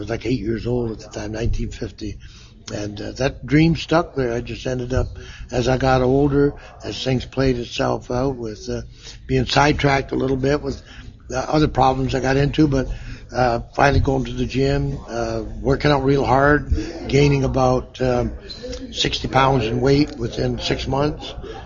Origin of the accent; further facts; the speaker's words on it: Canada; I'm not from the Soviet. I'm a Canadian boy, you know.